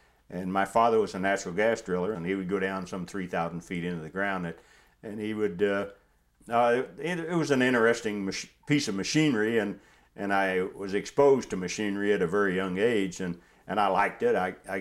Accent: Hamlin, West Virginia, United States; also born or lived in Myra; I was born in Myra, West Virginia, which was just a post office on Mud River very near Hamlin, West Virginia. My first recollection was when we moved to Hamlin when I was about, I don't know, 4 or 5 years old.

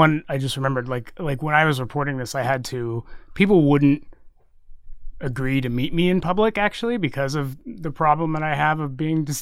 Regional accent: Texas, United States; Like my folks, I grew up in Texas, so like my folks live there.

